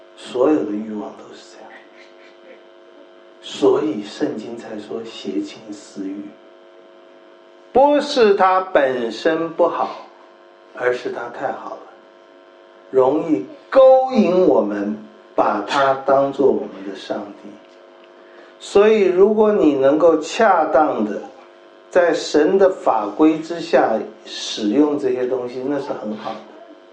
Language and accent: Chinese; China; 培根这样说，我们中国人其实也很多人这样说，知识实在是力量。